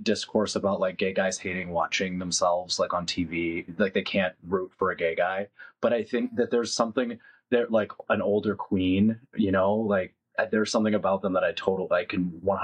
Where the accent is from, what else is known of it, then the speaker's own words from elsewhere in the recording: New England, United States; describe growing up in New England and what it was like during the fall season